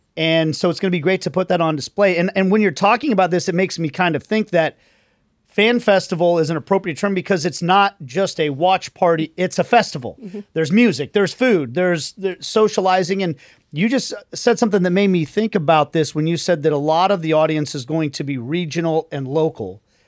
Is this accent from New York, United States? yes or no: no; Kansas, United States; Living in Kansas City and in small town Kansas growing up